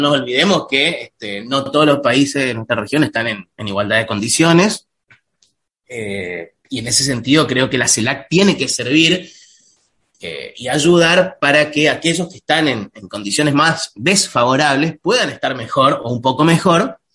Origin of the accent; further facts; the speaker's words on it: Argentina; lo digo no solo como argentino, sino como latinoamericano